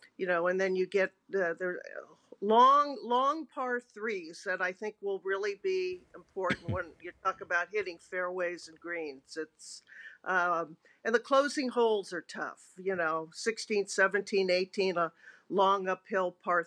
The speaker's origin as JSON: {"language": "English", "town": "Los Angeles", "region": "California", "country": "United States", "tie": "born or raised there", "said": "Yeah, it's we had the Alcott Golf and Country Club, affectionately known on Avondale Avenue, where I grew up here in West LA."}